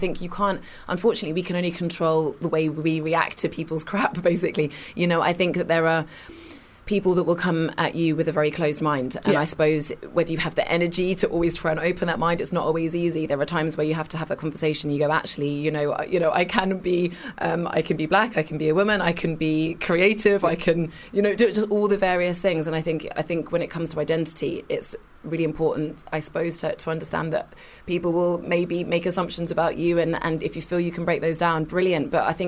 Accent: Kingston, London, United Kingdom; born there; I was born in Kingston in Surrey, went to uni, did all of that stuff

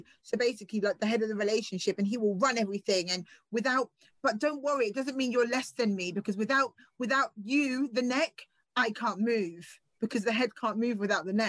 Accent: Southampton, South East England, United Kingdom; because I'm from Southampton, right

